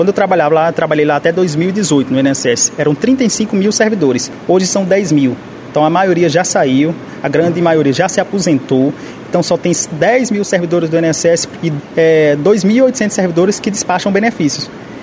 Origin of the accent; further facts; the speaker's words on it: Campo Formoso, Bahia, Brazil; also born or lived in Piauí; sou natural de Campo Formoso aqui na Bahia. Saí com 17 anos daqui